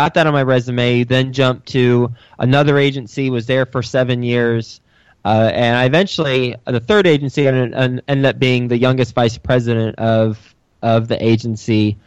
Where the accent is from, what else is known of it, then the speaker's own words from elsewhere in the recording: Texas, United States; moved away as an adult; now in New York City, United States; I am from Texas. I went to Texas Tech University, graduated in 2005 with an advertising major, moved up to New York City